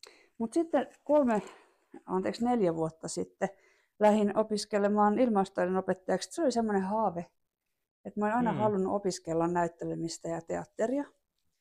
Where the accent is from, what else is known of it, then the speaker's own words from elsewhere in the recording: Kauhajoki, South Ostrobothnia, Finland; kun olin Kauhajoella, mistä olen kotoisin